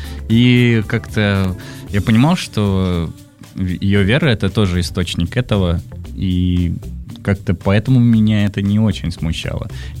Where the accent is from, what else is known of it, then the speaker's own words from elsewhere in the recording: Siberia, Russia; Я вообще из Сибири.